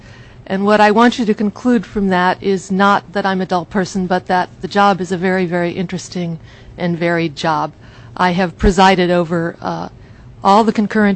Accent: Midwest, United States; now in Alaska, United States; And on a personal level, I grew up in the Midwest. I went to college on the East Coast. I went to law school in the Mountain West. And I headed up here for a short adventure, and I've been here ever since.

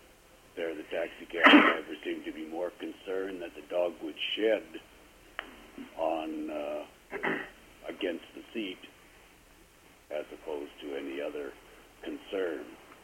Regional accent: Juneau, Alaska, United States; I am from Juneau.

